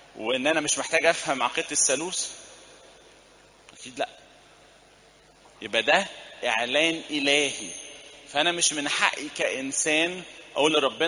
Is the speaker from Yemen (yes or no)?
no; Egypt; ده موجود عندنا في مصر